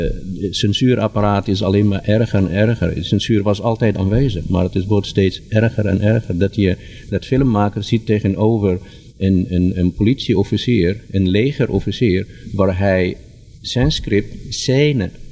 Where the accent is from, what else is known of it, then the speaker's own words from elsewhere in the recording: Egypt; now in Netherlands; En ik kom zelf uit Egypte, of ik heb een Egyptische roots.